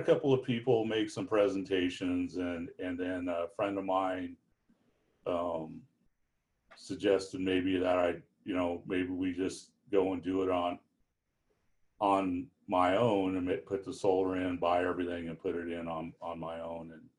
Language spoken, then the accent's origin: English; El Cajon, California, United States; I'm from El Cajon, California. That's just 12 miles east of San Diego.